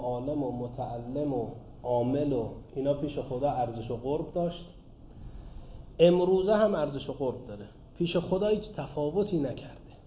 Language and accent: Persian; Mashhad, Razavi Khorasan, Iran; ما اهل مشهدیم دیگه،